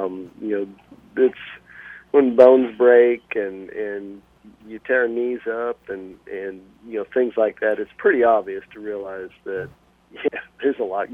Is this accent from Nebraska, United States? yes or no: yes; Gothenburg, Nebraska, United States; that signing there in the living room table of Mom and Dad's house where I grew up in Gothenburg, Nebraska